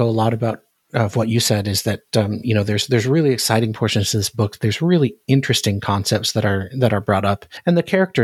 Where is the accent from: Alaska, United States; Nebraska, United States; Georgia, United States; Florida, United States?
Alaska, United States; But yeah, I'm from Alaska originally